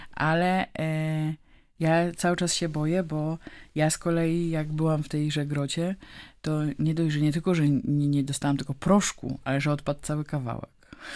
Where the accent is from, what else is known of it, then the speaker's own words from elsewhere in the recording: Kalisz, Greater Poland Voivodeship, Poland; born there; sama jestem urodzona w Kaliszu, a to miejsce ze świętym Józefem mocno związane